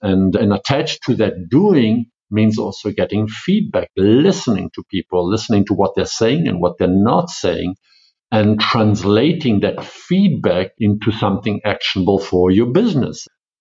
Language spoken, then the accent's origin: English; Switzerland; I'm originally from Switzerland, but Italian, German, and South African.